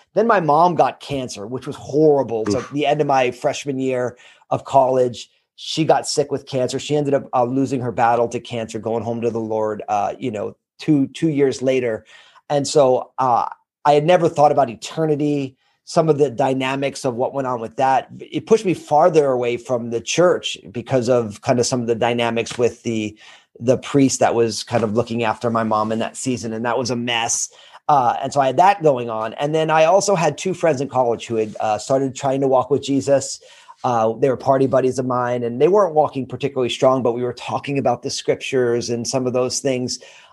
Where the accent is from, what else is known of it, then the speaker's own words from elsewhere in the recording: New Jersey, United States; I went to Rutgers in my home state of New Jersey.